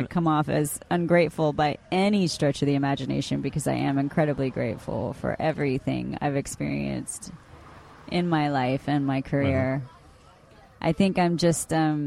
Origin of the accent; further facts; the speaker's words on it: Austin, Texas, United States; growing up in Austin, it was like, you know, it was like Rick Linklater running around with a camera and I was kind of the only one I knew that wanted to even be an actor.